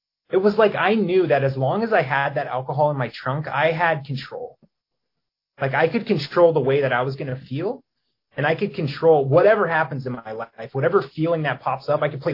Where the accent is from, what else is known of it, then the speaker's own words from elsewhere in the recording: Poway, California, United States; I grew up in Poway, California in San Diego.